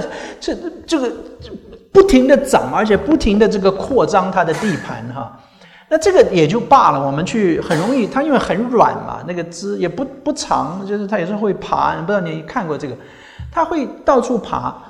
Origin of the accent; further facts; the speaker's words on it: United States; 我们美国人喜欢说 I love you, I love you 啊